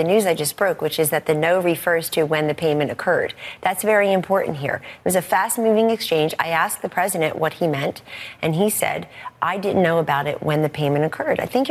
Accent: Pennsylvania, United States; Go tell that to the people you and I grew up with outside of Philadelphia who are happy that he's the president because they have more disposable income.

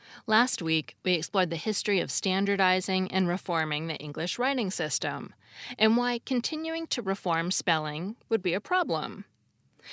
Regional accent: United States; As an American, I had never heard them called Lego.

